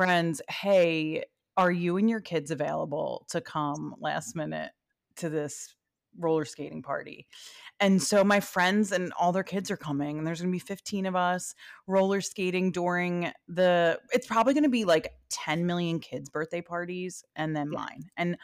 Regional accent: Philadelphia, Pennsylvania, United States; who am I? … from Northeast Philly. Oh yeah, how you doing?

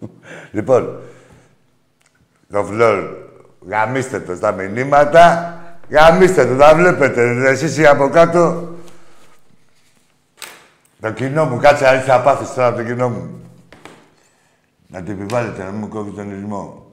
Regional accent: Arkadi, Crete, Greece; Εντάξει, εγώ είμαι από το Αρκάδι.

